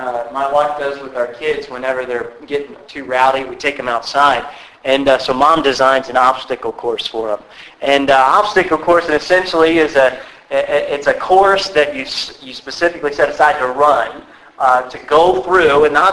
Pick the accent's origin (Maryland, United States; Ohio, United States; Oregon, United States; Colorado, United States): Maryland, United States; I'm not from the South, all right? We're from Maryland.